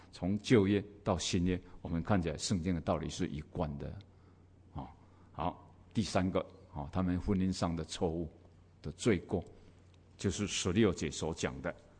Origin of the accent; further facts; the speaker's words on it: Taiwan; 我们台湾人哈，这个古代的人哈，都是这样讲哦